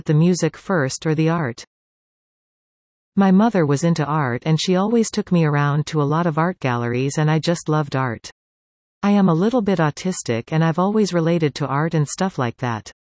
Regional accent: Niagara Falls, Ontario, Canada; I grew up mostly in Niagara Falls, Ontario. We lived in this little old farmhouse that was surrounded by subdivisions.

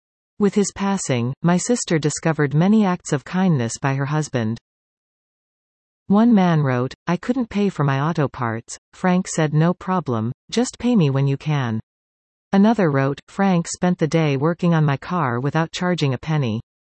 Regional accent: Victoria, British Columbia, Canada; I grew up in Victoria, Saanich, to be specific, one boy with six sisters. I've always considered my Victoria upbringing to be a secret weapon, as I navigated my way throughout the world trying to carve out a career. I attended Cedar Hill Elementary

